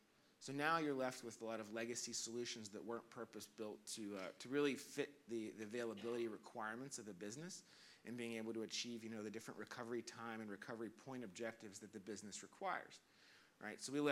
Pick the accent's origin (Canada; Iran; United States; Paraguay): United States; Pittsburgh, Pennsylvania; I'm not from Australia. I'm from the United States, Pittsburgh, Pennsylvania, where I was born and raised.